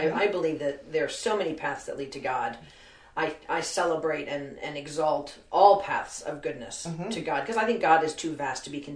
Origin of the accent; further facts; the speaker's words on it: Germany; I didn't grow up going to any kind of church. I grew up in Germany, in Europe, and not that that's...